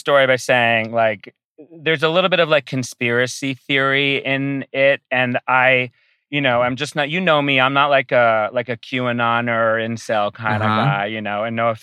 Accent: Rhode Island, United States; So I'm from Rhode Island.

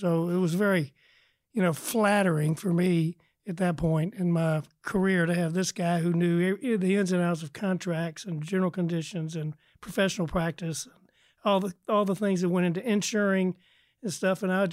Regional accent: Atlanta, Georgia, United States; also born or lived in Decatur; I'm from Atlanta originally, born in Cabbage Town. Our play days were over at Grand Park, and used to go to the Sears building, which is now obviously Ponce City Market

